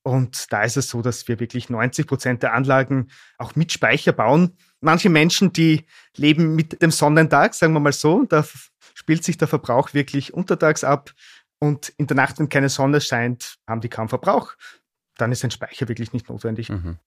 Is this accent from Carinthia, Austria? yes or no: no; Styria, Austria; moved away as an adult; now in Vienna, Austria; Also ich bin ein Steirer, der vor 15 Jahren nach Wien gekommen ist zum Studieren.